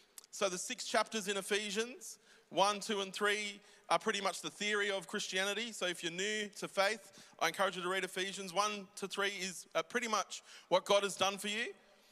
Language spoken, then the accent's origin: English; Sydney, New South Wales, Australia; I grew up in Sydney in the western suburbs, in a suburbs called Mount Druitt.